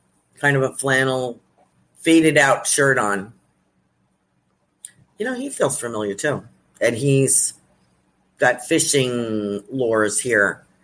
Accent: Australia; I'm Australian.

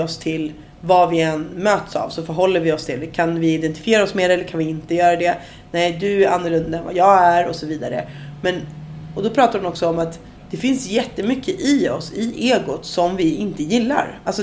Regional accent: Sweden; Jag är svensk och jag har latinamerikansk påbrå och jag är mamma och jag är kvinna

